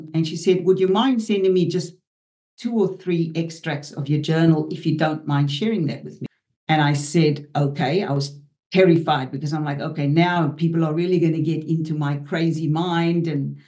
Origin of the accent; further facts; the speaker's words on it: South Africa; I had been an activist growing up in South Africa for change, political change.